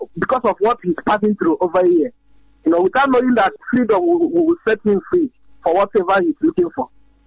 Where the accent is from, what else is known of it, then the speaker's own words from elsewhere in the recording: Imo, Nigeria; now in Italy; I'm calling from Italy. I'm from in Imo State.